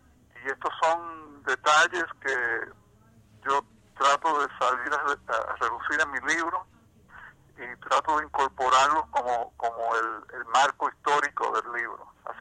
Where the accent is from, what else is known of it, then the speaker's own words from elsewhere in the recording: Puerto Rico; yo nací y me crié en Puerto Rico y estudié a través de escuela superior en Puerto Rico.